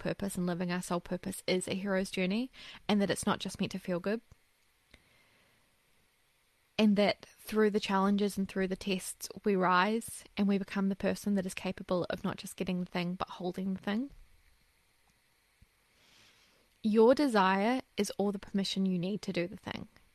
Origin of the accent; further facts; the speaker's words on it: Ireland; I'm Irish, like I said.